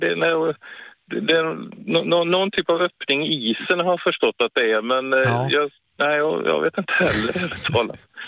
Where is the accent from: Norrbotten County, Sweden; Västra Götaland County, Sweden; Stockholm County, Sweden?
Västra Götaland County, Sweden; Vara; det var någon som faktiskt sa att jag har fått spela in ifall de ska ha pejling hemma i Vara.